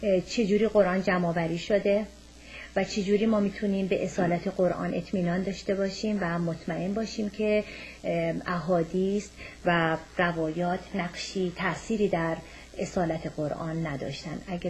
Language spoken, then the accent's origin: Persian; Iran; first language Persian; مثل ما ایرونی ها که واقعا زبان مادریمون فارسیه